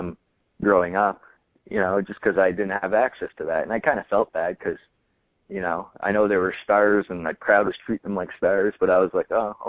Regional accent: Canada; the only bad thing about growing up in Canada is we didn't have access to watch

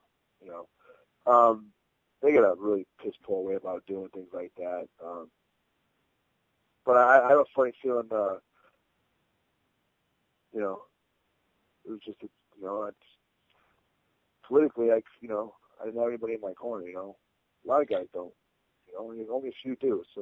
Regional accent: Providence, Rhode Island, United States; You know, I grew up in Providence, Rhode Island. It's, you know, an Italian community, so it's not a far stretch.

